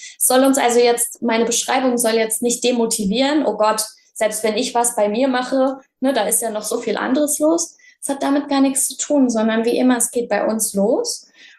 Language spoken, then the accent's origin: German; Germany; So, und jetzt sind wir aber auch beide in Deutschland groß geworden. Also wir sind auch eingebettet in ein deutsches Karma.